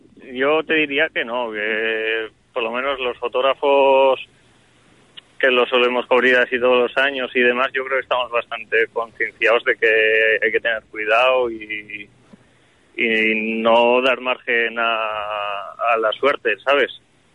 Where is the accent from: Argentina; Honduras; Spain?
Spain; Asturias; Creo que soy el único asturiano